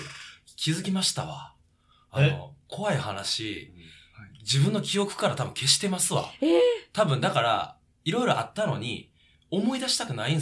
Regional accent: Kyoto, Japan; 僕京都出身なんですけど

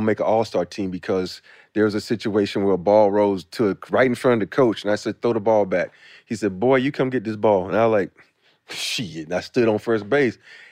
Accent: Alabama, United States; I wanted to go to Georgia Tech, because growing up in Alabama, if I say Alabama, the first thing you think of right now, Nick Saban and football.

